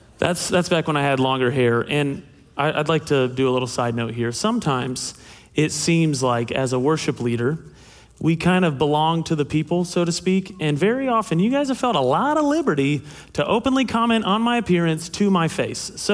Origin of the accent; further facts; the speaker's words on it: Greenville, United States; my name is … I was born and raised not only in Greenville, but at this church. Been here 35 years, give or take.